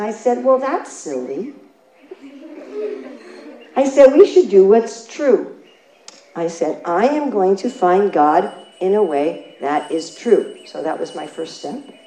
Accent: New York City, New York, United States; I grew up in New York City, and there were Indian people that were walking around New York City

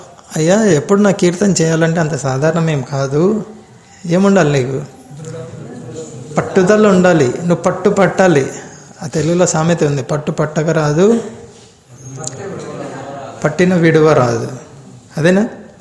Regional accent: Andhra Pradesh, India; మీది ఏ రాష్ట్రం? మాది ఆంధ్రప్రదేశ్.

